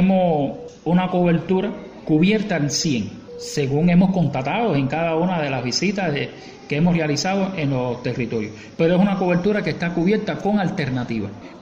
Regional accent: Cuba; nosotros como padres cubanos estamos adaptados de que nuestro niño vaya a la escuela

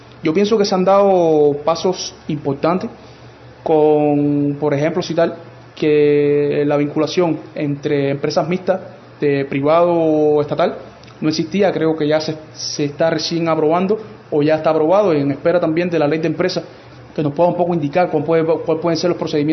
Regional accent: Cuba; esta realidad práctica que estamos viviendo nosotros como cubanos de a pie

